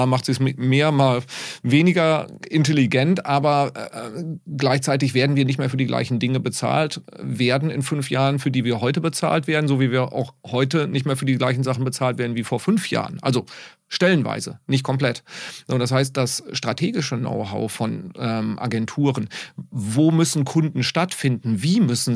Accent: North Rhine-Westphalia, Germany; ich komme aus dem Sauerland

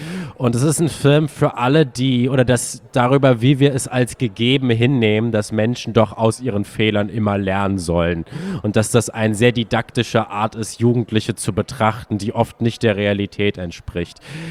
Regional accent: Germany; Also, ich hätte fast gesagt, wir als Deutsche sind Austin Torregal

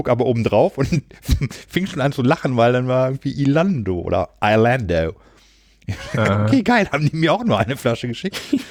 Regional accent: Hannover, Lower Saxony, Germany; ich würde die Wappen von Hannover oder Großburg-Wehl auch nicht erkennen, also jetzt von meinen Heimat.

